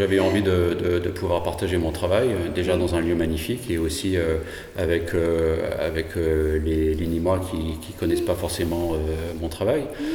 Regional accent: Australia; French is a second language; Parce que je suis anglais, anglophone, je suis australien.

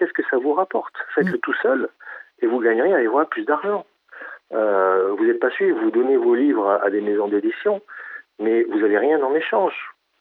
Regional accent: Fréjus, Provence-Alpes-Côte d'Azur, France; moved away as an adult; En fait, je ne suis pas natif de Fréjus, mais c'est quasiment ma ville natale.

